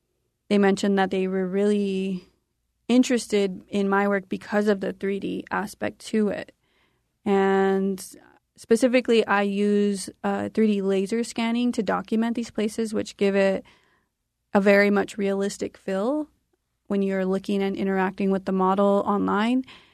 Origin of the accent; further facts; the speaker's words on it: Phoenix, Arizona, United States; So, yeah, going between growing up in Phoenix to Benghamo and even to Guadalupe for our cultural ceremonies are kind of like the three main environments I remember interacting with as I grew up.